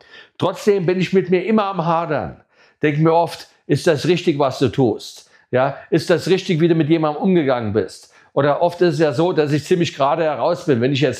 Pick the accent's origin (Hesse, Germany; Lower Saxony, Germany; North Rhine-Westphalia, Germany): Hesse, Germany; in diesem Ort, wo ich groß geworden bin. Ne? Ich sage immer die Perle in der Wetterau